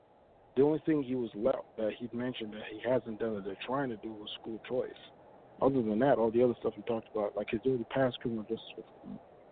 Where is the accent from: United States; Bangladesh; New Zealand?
United States; Minneapolis, Minnesota; I'm from Minneapolis.